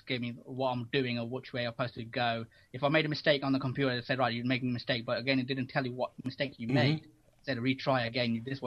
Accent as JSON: {"language": "English", "town": "Slough", "region": "South East England", "country": "United Kingdom", "said": "I come from Slough, just around the corner from Windsor Castle."}